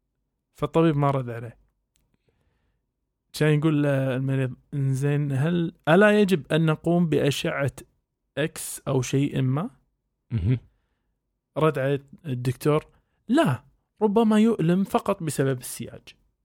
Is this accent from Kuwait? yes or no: yes; Kuwait; مستشفى الحروق والتجميع عندنا في الكويت